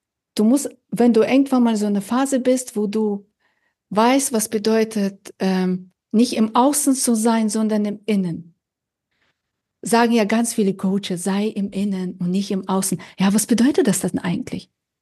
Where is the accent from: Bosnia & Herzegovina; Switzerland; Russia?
Russia; now in Germany; ich bin ja nicht in Deutschland geboren, ich komme ja aus Russland und ich habe ganz viel in der Natur verbracht. Wir haben Berge in einem Tal gewohnt, also sehr idyllisch